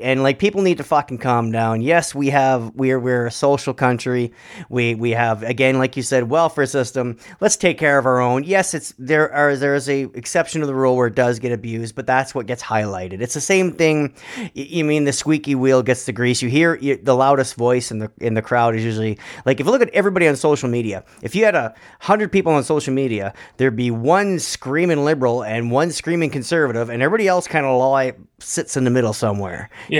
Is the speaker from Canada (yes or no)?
yes; Canada; we're Canadian